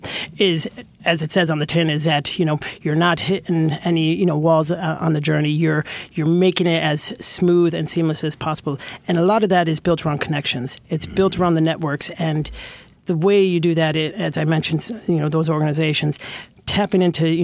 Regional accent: Galway, Connacht, Ireland; I'm from Galway. We're on the West Coast. We're, you know, outside of Dublin

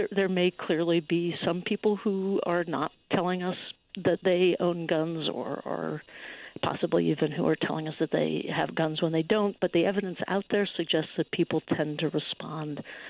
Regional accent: Chicago, Illinois, United States; Grew up on the South Side, but I was always a Cubs fan, not a Sox fan.

